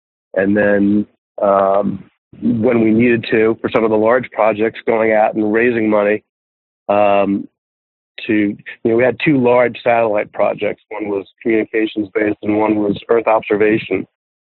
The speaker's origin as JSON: {"language": "English", "town": "Great Neck", "region": "New York", "country": "United States", "tie": "born or raised there", "said": "I grew up in a town called Great Neck, New York, about a half hour east of Manhattan, and basically, stayed there through high school, and then went to Boston for college."}